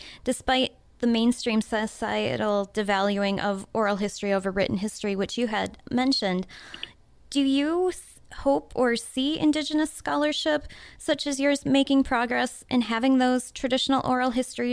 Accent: Shakopee, Minnesota, United States; I grew up in the Shakopee, Minnesota public school system

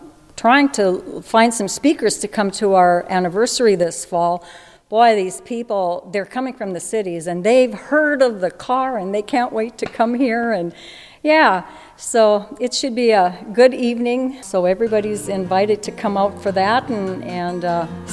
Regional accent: East Grand Forks, Minnesota, United States; now in Warren, United States; I'm not born and raised in this area. I mean, here in Warren, I come from East Grand Forks

